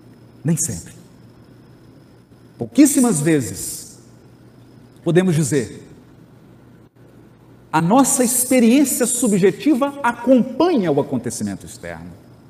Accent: Minas Gerais, Brazil; Para mim, que sou de Minas e que só vê montanhas, chegar aqui e contemplar esse rio já é alegria.

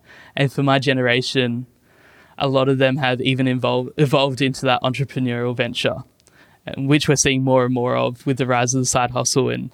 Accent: Australia; Yes, I am Australian.

